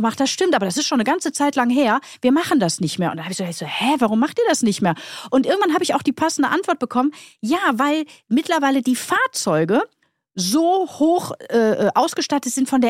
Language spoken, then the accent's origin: German; Krefeld, North Rhine-Westphalia, Germany; ich komme ja aus Krefeld, das wisst ihr ja vielleicht schon